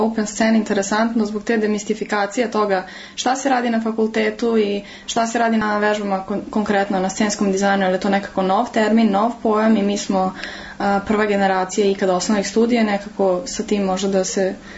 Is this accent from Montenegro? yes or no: no; Novi Sad, Vojvodina, Serbia; ja dolazim iz Novog Sada